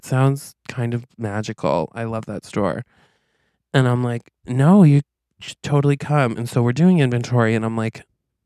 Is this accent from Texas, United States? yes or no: no; Quaint, Vermont, United States; And I'm like, I grew up in Quaint.